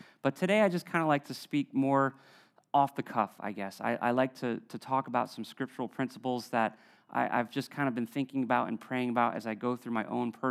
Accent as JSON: {"language": "English", "town": "Preston", "region": "Connecticut", "country": "United States", "tie": "born or raised there", "said": "growing up in Preston, I mean, I must have seen 100 submarines launched back in the day."}